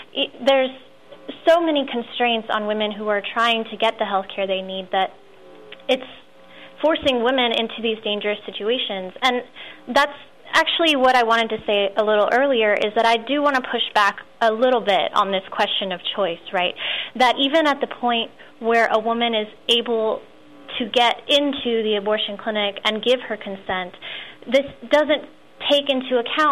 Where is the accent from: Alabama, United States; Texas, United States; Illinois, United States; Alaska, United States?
Texas, United States; Well, first of all, I'm from Texas, and there's no such thing as sex ed here.